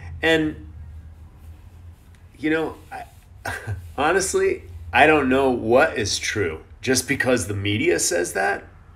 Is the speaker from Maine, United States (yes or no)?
yes; Maine, United States; I'm a psycho chicken hailing from Maine. Yeah! New England. I was born in New England.